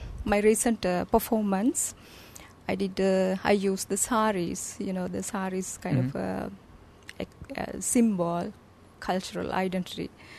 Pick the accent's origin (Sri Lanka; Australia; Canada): Sri Lanka; English is a second language; moved away as an adult; now in United Kingdom; I'm from Sri Lanka.